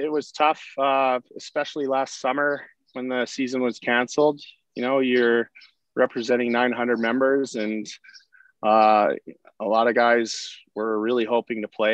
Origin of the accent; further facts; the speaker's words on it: Sherwood Park, Alberta, Canada; I grew up in Sherwood Park, you know, working 50-50 at the games growing up